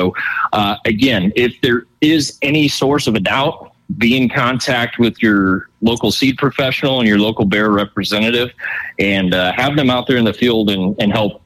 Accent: Nebraska, United States; So when I think about my home state here in Nebraska

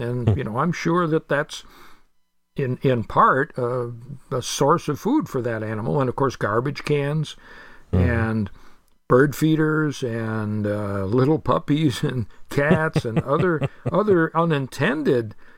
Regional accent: New York, United States; Well, I grew up in Western New York, and at that time, you had to be 14 to even carry a gun

